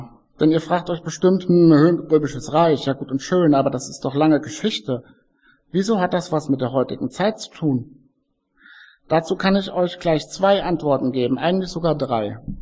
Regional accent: North Rhine-Westphalia, Germany; ich komme ja aus Westfalen, ich habe es nicht so live mitbekommen

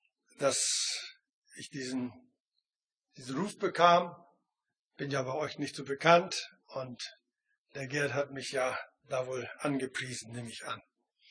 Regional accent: Neumünster, Schleswig-Holstein, Germany; Ich bin eigentlich auch Holsteiner. Ich komme aus Neumünster, da bin ich groß geworden, aufgewachsen

